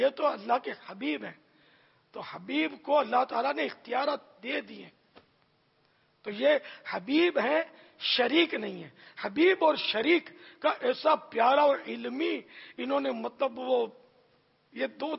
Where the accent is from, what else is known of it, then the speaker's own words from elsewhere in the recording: Karachi, Sindh, Pakistan; born there; تو ہم کچھ دن ہمارے ماں باپ یا زمزم نگر جس کو ہم بولتے ہیں حیدرآباد میں رہے, پھر باب المدینہ میں تشریف لے آئے, اور میں باب المدینہ میں پیدا ہوا.